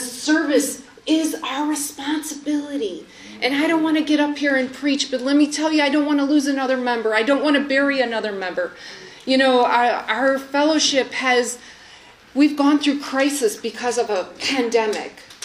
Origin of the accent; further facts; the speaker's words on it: Park Ridge, Illinois, United States; And I am from the Chicagoland region, and I'm from the north suburbs down in the Chicagoland region, a little town called Park Ridge.